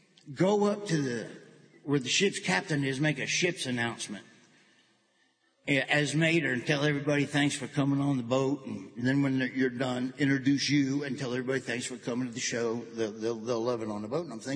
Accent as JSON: {"language": "English", "region": "Nebraska", "country": "United States", "said": "I come from Nebraska, and I'm just a country kid from Nebraska"}